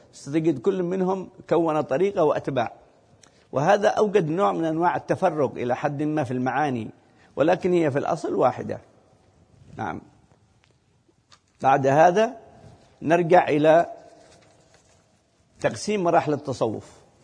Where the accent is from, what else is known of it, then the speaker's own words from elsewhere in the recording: Hadhramaut, Yemen; عندنا في حضرموت